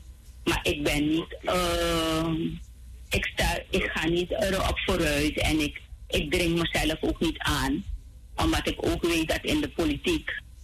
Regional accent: Suriname; dat wij als Surinamers, waar we ook zijn, onze bijdrage blijven leveren.

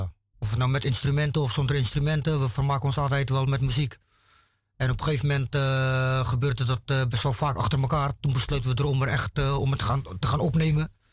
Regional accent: Breda, North Brabant, Netherlands; now in Moordrecht, Netherlands; Ik ben sowieso wel een wijkkind. Ik ben geboren in Breda. Okay. Ben ik daar in de wijk opgegroeid.

